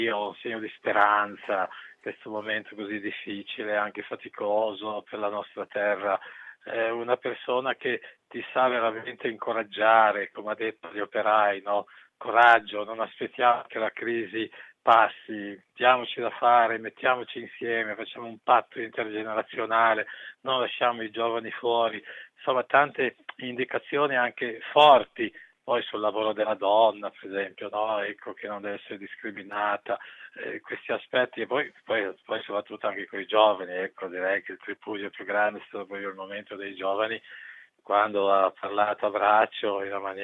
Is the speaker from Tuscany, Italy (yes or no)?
no; Piedmont, Italy; siamo un po' riservati come piemontesi, insomma, siamo un po' riservati.